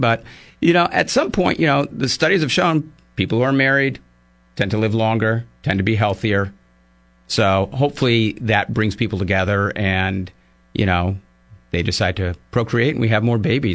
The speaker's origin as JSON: {"language": "English", "region": "Missouri", "country": "United States", "tie": "born or raised there", "said": "I know back in my home state of Missouri, they allowed physicians right out of medical school."}